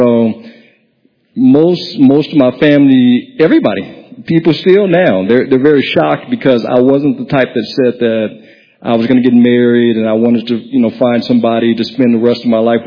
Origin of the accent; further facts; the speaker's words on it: Los Angeles, California, United States; So I'm from Los Angeles.